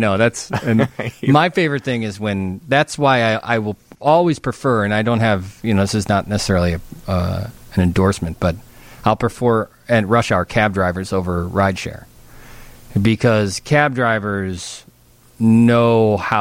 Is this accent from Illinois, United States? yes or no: yes; Wonder Lake, Illinois, United States; when I was younger and growing up in Wonder Lake, we would never drive downtown